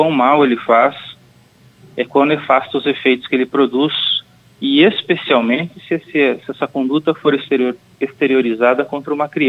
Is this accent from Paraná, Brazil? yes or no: yes; Curitiba, Paraná, Brazil; você já anunciou, eu sou natural de Curitiba e eu sou um juiz negro